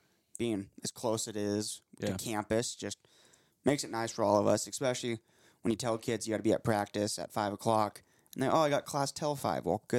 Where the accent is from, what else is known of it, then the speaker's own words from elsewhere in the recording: Elko, Nevada, United States; Growing up in Elko, Nevada, you don't hear about many other mines in the world.